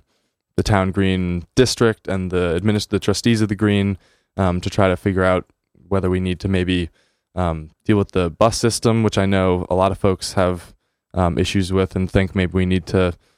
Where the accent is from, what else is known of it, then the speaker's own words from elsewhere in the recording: New Haven, Connecticut, United States; I grew up in New Haven. I grew up in East Rock. Lived here almost my entire life. I was born and raised.